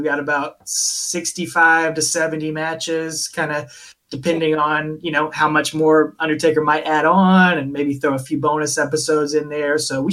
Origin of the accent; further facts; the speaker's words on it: Augusta, Georgia, United States; I mean, we're from Augusta, Georgia originally, and we've kind of spread out to Atlanta and Tennessee respectively since then.